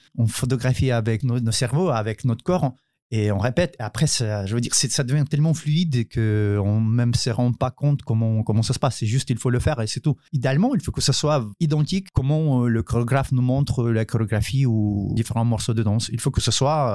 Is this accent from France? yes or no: no; Ukraine; moved away as an adult; l'étranger avec les bons contrats, avec des salaires hein, qui étaient énormément plus grands que chez nous en Ukraine.